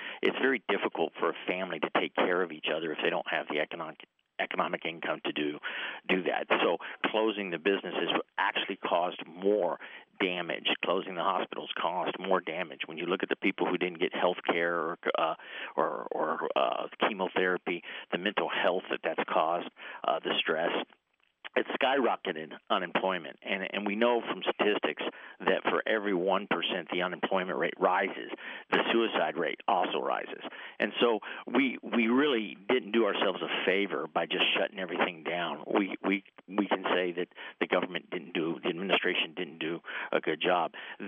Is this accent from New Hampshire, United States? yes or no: no; Texas, United States; now in Eau Claire, United States; Originally, I'm from Texas and married the most beautiful woman in the world from the Chippewa Valley, and that's why I'm here.